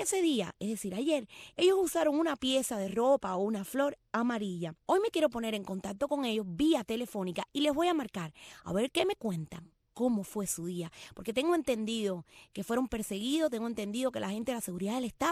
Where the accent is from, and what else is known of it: Cuba